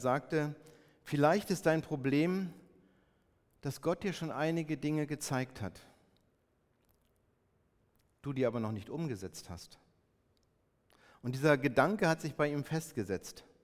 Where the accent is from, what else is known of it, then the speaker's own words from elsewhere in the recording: Northern Germany, Germany; Als wir damals von Braunschweig in den tiefen Süden nach Neustadt als Norddeutsche gehen sollten